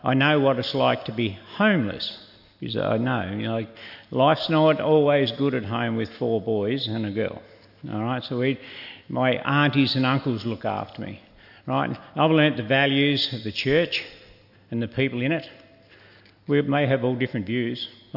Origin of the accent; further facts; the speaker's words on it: Devonport, Tasmania, Australia; I was born and bred in Devonport, the Meerkroft home out there. That was the maternity hospital a long time ago.